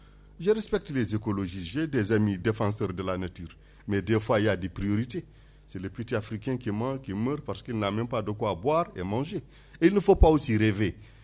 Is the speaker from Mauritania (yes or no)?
yes; Mauritania; je viens de la Mauritanie.